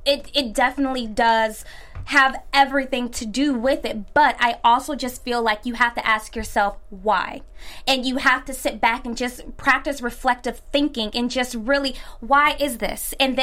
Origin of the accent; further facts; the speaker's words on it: Ohio, United States; now in Los Angeles, United States; But I don't live in a bubble because I'm from Ohio. It's a swing state.